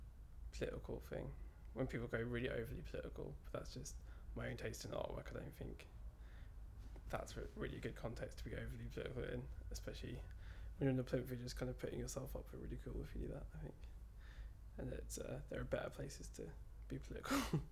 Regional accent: East of England, United Kingdom; now in Nottingham, United Kingdom; No, I'm from Norfolk originally.

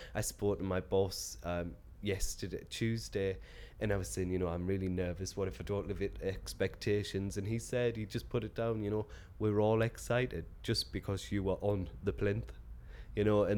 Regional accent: Durham, North East England, United Kingdom; also born or lived in Glasgow; now in London, United Kingdom; I'm from Durham originally, but I moved away from Durham to Glasgow, and then moved down to London 5 years, just gone 5 years ago, because I moved down on Carnival weekend 5 years ago.

